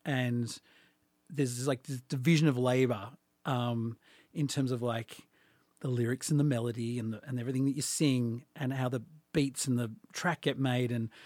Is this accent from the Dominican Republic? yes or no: no; Australia; now in Los Angeles, United States; maybe 20 years ago it was a novelty being Australian